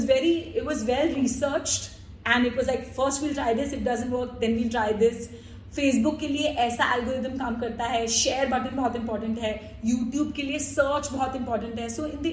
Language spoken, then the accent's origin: English; Kuwait; parents, who, you know, were first generation people who left India, they went to the Middle East. I grew up in Kuwait.